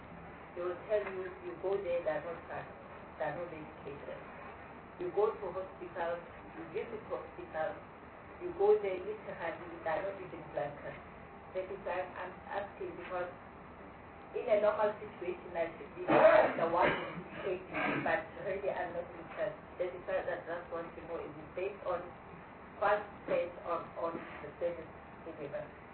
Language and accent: English; North West, South Africa; most especially because I'm from the Northwest Province